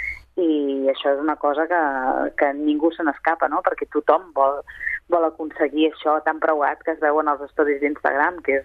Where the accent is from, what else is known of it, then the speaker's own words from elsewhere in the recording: Sabadell, Catalonia, Spain; El Ramon Madaula i jo, els dos som de Sabadell